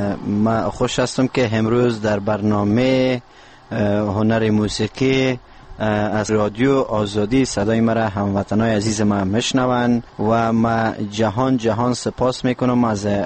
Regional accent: Parwan, Afghanistan; در موسیقی محلی وطن خودم یعنی پروان سر کار دارم

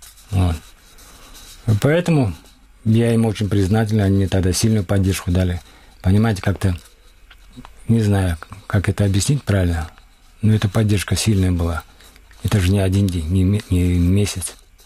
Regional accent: Crimea, Ukraine; В тот день я не хочу сказать, что именно мы были крымские татары

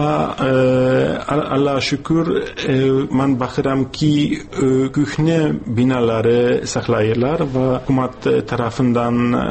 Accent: Jelenia Góra, Lower Silesian Voivodeship, Poland; mənim doğma şəhərim Yeleniyagurada

